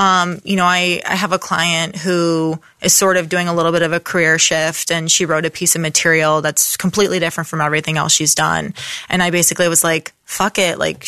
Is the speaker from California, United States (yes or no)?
no; Florida, United States; growing up reading the trades, like I'm from Florida, but I would go to like Books a Million